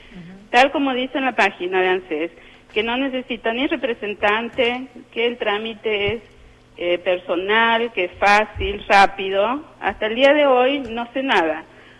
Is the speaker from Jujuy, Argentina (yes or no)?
no; Fernández, Santiago del Estero, Argentina; yo soy de Santiago